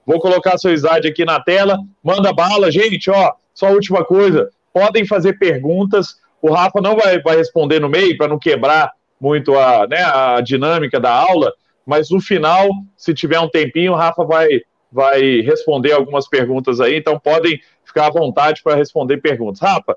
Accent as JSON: {"language": "Portuguese", "town": "Araguari", "region": "Minas Gerais", "country": "Brazil", "tie": "born or raised there", "said": "E eu que sou criado junto com ele, fomos criados no Texas brasileiro, que é Araguari."}